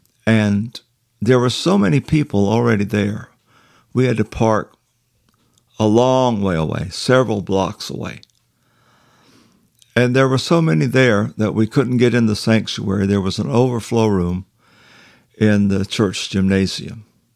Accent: Bible Belt, United States; I grew up in the Bible Belt. We have revival services twice a year.

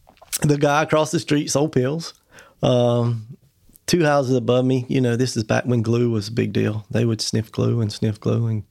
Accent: Gaffney, South Carolina, United States; born there; I was born in Gaffney, South Carolina, in the upstate.

